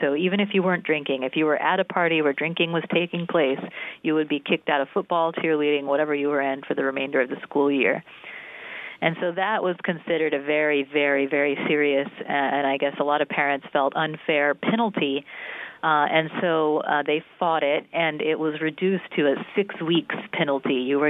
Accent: Texas, United States; I certainly miss my hometown, and I miss Texas more than anything.

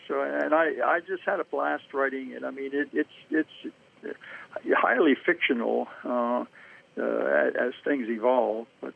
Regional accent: Dundalk, Maryland, United States; also born or lived in Baltimore; Yeah, I was born in Baltimore City and raised there for about 3 years. And then my family moved out to a pretty new suburb in an unincorporated city area called Dundalk.

